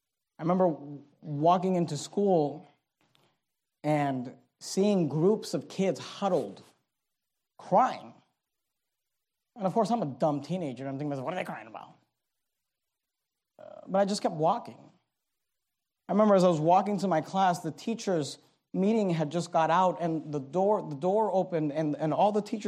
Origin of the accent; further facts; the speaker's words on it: Hayward, California, United States; When I was 13 years old, we moved. I grew up in Hayward, California. We moved to San Leandro, California.